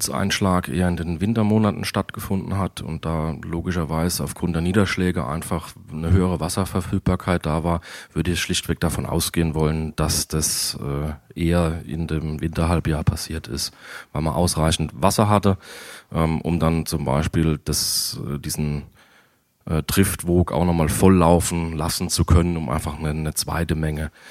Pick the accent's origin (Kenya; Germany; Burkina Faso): Germany; Mannheim, Baden-Württemberg; Also es gab mal den Zeitraum, da wo ich herkomme, ich komme aus Mannheim, also aus der Kurpfalz, da war mal alles eins.